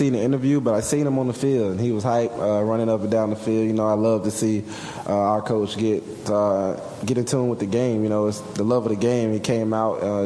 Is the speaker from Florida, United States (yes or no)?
yes; Florida, United States; playing in Florida is always special in my heart. You know, just go back and play in my hometown